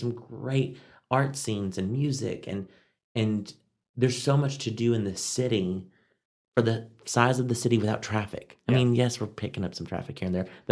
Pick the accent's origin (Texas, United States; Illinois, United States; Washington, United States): Texas, United States; Amarillo; And every time I say I'm from Amarillo, Texas, every time they say, oh, I drove through there once.